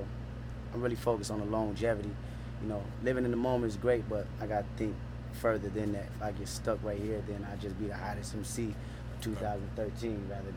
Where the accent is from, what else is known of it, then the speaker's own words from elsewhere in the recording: Compton, California, United States; I'm from Compton, so